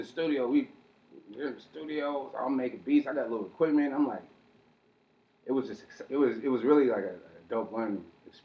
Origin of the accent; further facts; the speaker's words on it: San Jose, California, United States; I'm from San Jose.